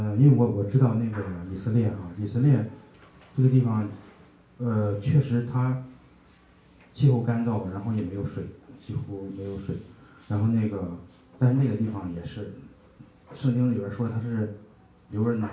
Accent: Shanghai, China; 来自上海啊，我们老家是河北衡水。我们从小接受唯物主义教育，并没有信仰。

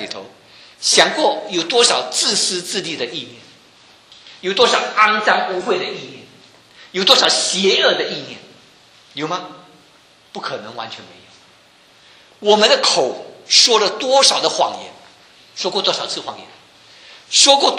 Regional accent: China; 你说日本人杀害我们中国人，如果我们看了那些图片

